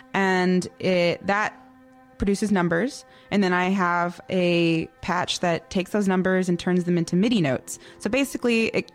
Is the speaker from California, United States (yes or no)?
yes; California, United States; born there; as a diasporic Lakota person, because I was born in California and my the Oglala Lakota live in South Dakota.